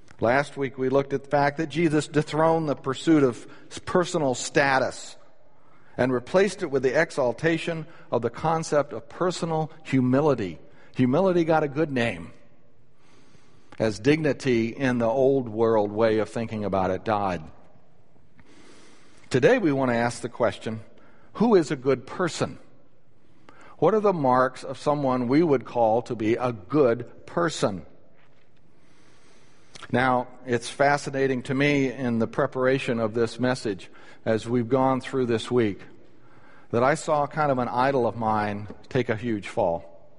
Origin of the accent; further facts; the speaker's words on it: United States; Made me feel proud as an American.